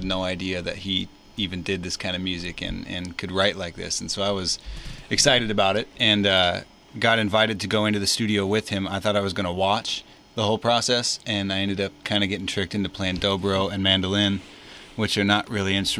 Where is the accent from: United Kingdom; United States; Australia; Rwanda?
United States; Seattle, Washington; But I'm originally from Seattle, and my background is mostly playing in rock bands and singing and playing guitar.